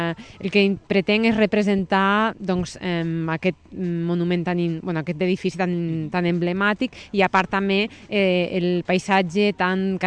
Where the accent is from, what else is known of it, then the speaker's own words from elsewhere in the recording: Lleida, Catalonia, Spain; vinc de la ciutat de Lleida.